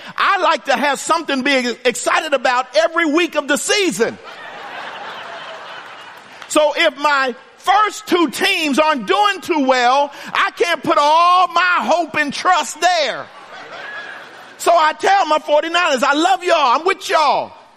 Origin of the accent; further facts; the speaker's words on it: Philadelphia, Pennsylvania, United States; now in Northern California, United States; I grew up in Philadelphia, so I grew up in terms of professional football being an Eagles fan. And now I pastor in Northern California in 49ers country.